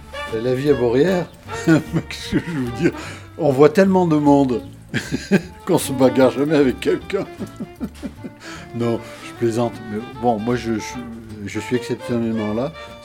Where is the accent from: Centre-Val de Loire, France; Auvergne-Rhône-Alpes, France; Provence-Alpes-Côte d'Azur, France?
Auvergne-Rhône-Alpes, France; Die; moved away as an adult; je suis de Grenoble. Moi, je me suis marié ici. J'ai connu mon épouse, je me suis marié ici. Moi, je suis originaire de Die.